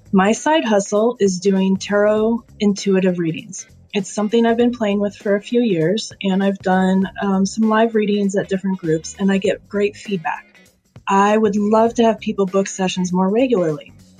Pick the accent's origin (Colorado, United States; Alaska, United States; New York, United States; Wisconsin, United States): Colorado, United States; Centennial; I'm from Centennial, Colorado.